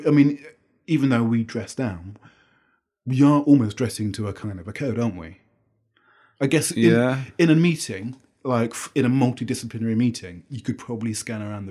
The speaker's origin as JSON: {"language": "English", "town": "Bristol", "region": "South West England", "country": "United Kingdom", "tie": "born or raised there", "said": "growing up in Bristol."}